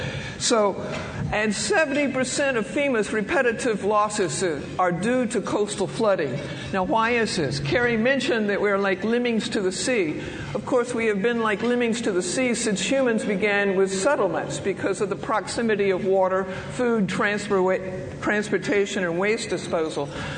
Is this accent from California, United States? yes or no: no; Fort Worth, Texas, United States; I grew up in Fort Worth, which when I was growing up was the southern end of Tornado Alley